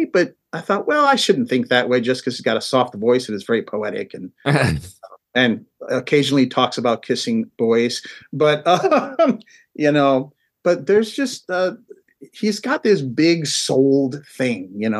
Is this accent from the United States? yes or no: yes; Chicago, Illinois, United States; born there; first of all, I was born in Chicago.